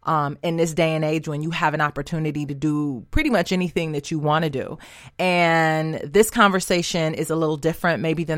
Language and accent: English; Detroit, Michigan, United States; And as you all know, I'm from Detroit.